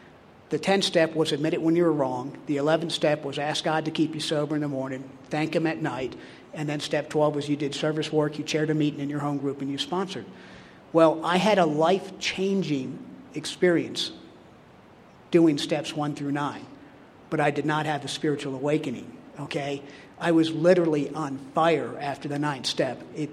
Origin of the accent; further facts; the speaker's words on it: Wetumpka, Alabama, United States; I am an alcoholic. I'm from Wetumpka, Alabama, and my sobriety date is September 18th, 1998.